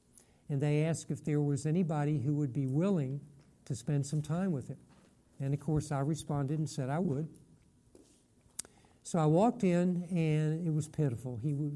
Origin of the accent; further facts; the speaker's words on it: Charleston, West Virginia, United States; I grew up in Charleston, West Virginia, so I told her I'd come down